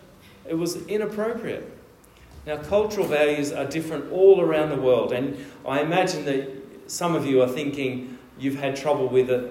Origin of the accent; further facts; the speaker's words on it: Australia; that's what you do as an Australian